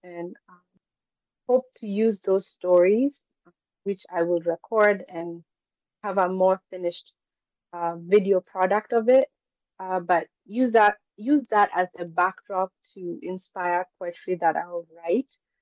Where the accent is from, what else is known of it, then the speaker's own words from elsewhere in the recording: Kenya; moved away as an adult; I'm born and raised in Kenya, moved here when I was 18, and have been pursuing poetry and writing through various means.